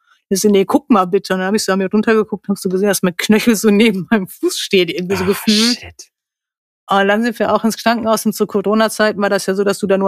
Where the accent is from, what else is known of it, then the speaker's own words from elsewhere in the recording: Lüdenscheid, North Rhine-Westphalia, Germany; born there; Ja, ich komme aus der Ecke. Gebürtig komme ich aus der Ecke, Neolüdenscheid.